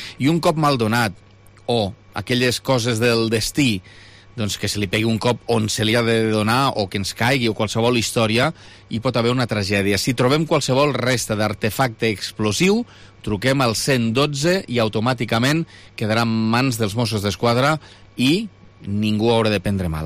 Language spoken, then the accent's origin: Catalan; Lleida, Catalonia, Spain; Què complidors que som els lleidatans?